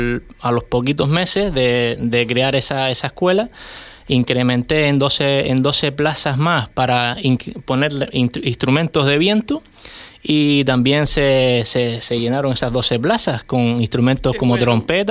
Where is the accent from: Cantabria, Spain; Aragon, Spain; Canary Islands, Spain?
Canary Islands, Spain; Triquivijate; en la fiesta del pueblo de mi pueblo, de Triquibijate